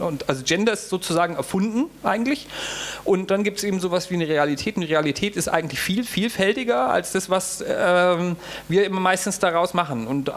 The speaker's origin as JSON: {"language": "German", "region": "Swabia", "country": "Germany", "tie": "born there", "said": "ich spreche kein Schwäbisch, bin aber in Schwaben geboren und meine Eltern sind auch nicht von hier."}